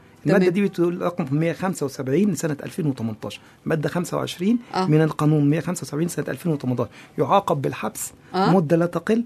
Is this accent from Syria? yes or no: no; Egypt; لكن عندنا في مصر يعني الدوله ما بتدخلش جهد في اي جريمه جديده.